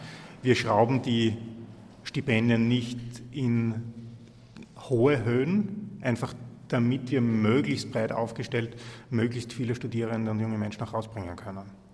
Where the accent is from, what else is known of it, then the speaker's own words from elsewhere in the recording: Austria; als Österreicher